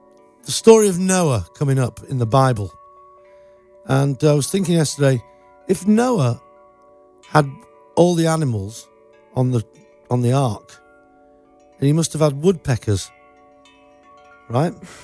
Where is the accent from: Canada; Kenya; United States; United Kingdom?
United Kingdom; I'm British. Quick slap, and I'm British.